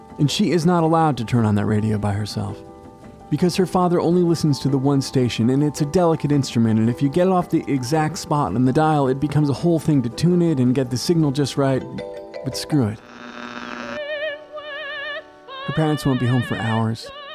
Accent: Providence, Rhode Island, United States; I had a chance to spend some time in my hometown of Providence, Rhode Island.

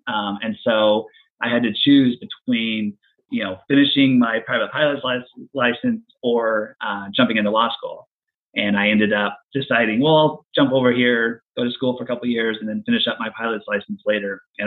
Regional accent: Oregon, United States; So I grew up in Oregon, was a runner, ran in college, have been competing since then.

